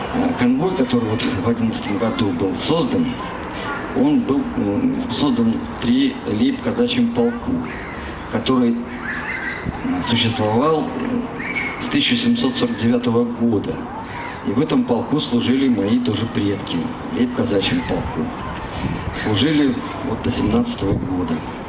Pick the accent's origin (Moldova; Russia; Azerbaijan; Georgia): Russia; Elizavetinskaya, Rostov Oblast; Вот в моей родной станице, Лизаветинской, откуда я родом, я донской казак.